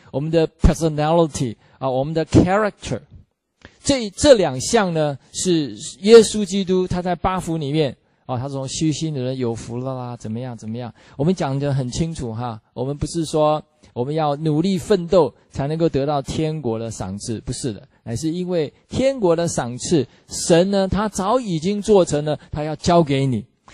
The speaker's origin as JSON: {"language": "Chinese", "country": "Taiwan", "said": "那我们台湾话叫做假崩红地多，就是吃饭皇帝大哦。"}